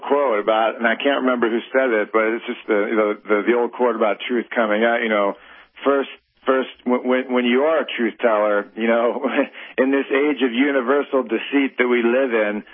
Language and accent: English; Erie, Pennsylvania, United States; You know, I was asked to do a newspaper article for my hometown. And it was just one of those deals, where are they now? What are they doing now that they're retired? And I just, again, I felt compelled to at least let people in Erie, Pennsylvania